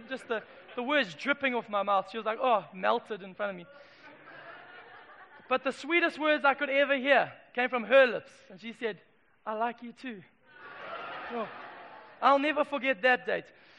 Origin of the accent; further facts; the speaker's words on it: Zimbabwe; now in Durban, South Africa; I moved from Zimbabwe across the Limpopo to Durban, and a whole new world opened up for me.